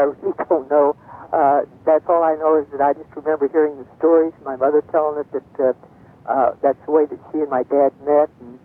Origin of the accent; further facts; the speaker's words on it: Oklahoma City, Oklahoma, United States; No, I grew up in Oklahoma City.